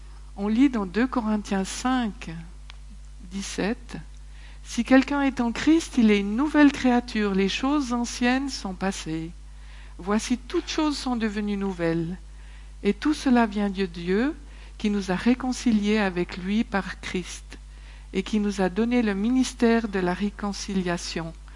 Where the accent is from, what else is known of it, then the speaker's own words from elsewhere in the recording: Saint-Légier, Vaud, Switzerland; Je suis née dans le sud de la France, au pied des Cévennes. J'y ai laissé mon accent parce que quand on est arrivé à Saint-Légier, on se moquait de nous. Alors, sur le chemin de l'école, on s'exerçait à parler vaudois. Après, j'ai grandi là, dans les Hauts.